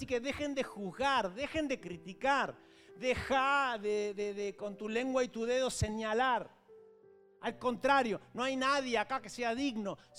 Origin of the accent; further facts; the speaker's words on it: Villa Allende, Córdoba, Argentina; nosotros, los villeros de Villa Allende, porque somos de Villa Allende